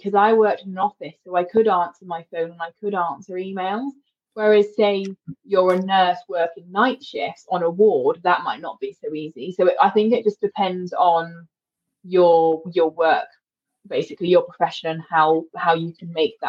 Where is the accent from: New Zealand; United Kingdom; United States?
United Kingdom; Oxford, South East England; my family and my partner's family both still live in Oxford. And like I say, we are from Oxford, so we know the area really well.